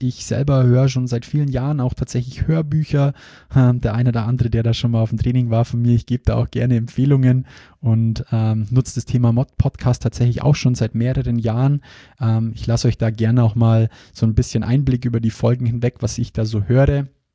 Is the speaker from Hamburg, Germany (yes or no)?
no; Bavaria, Germany; accent: Bavarian; hier am Standort im wunderschönen Ingolstadt. Ich hoffe, ihr verzeiht mir auch zwischendurch immer wieder meinen bayerischen Dialekt.